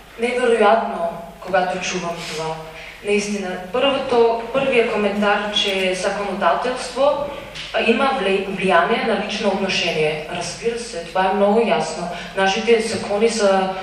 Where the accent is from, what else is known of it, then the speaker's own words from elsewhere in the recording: Austria; Bulgarian is a second language; съм от Австрия и съм чушенка.